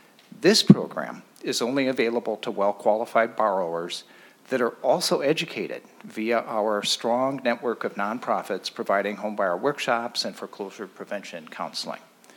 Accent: Minneapolis, Minnesota, United States; I live in Richfield, and I come from South Minneapolis.

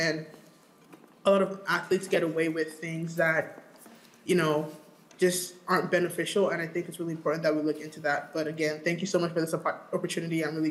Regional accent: Washington, United States; I am from Irondale High School.

